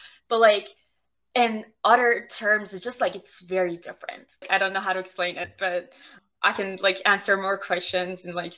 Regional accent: Iran; growing up in Iran, it's this like huge dichotomy of going out in the public

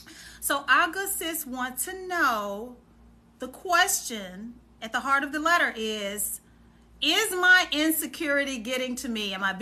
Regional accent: Texas, United States; And I'm from Texas. It's either go big or go home.

